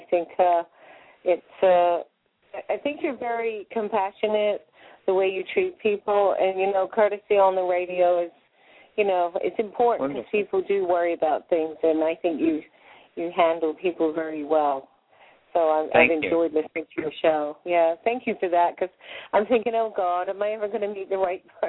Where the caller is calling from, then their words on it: Florida, United States; I'm calling from Pinellas County, Florida.